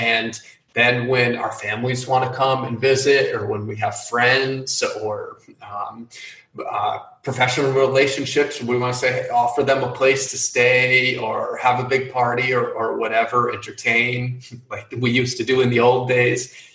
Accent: New York, United States; So I'm from New York State, and everything upstate, you know, within a couple hours drive of the city

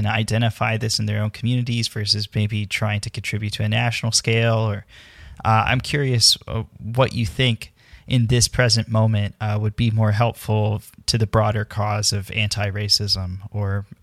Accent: Arkansas, United States; sometimes I talk about growing up in Arkansas, which still has active KKK cells in it

